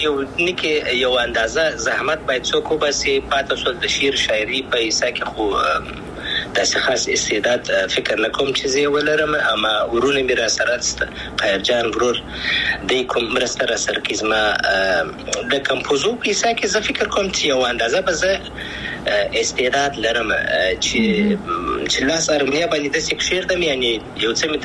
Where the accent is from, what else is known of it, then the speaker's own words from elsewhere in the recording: Afghanistan; زه افغان یم ان شاء الله بیا به افغانستان ته ولاړ سم